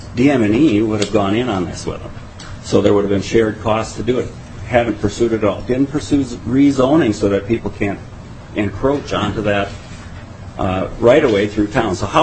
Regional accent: Minnesota, United States; I'm from Olmsted County.

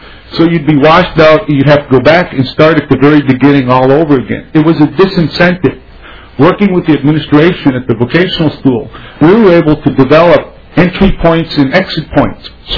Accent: Walker, Minnesota, United States; also born or lived in Twin Cities; and I'm originally from the Walker area, and I spent 22 years in the Twin Cities. I've always been a country boy at heart

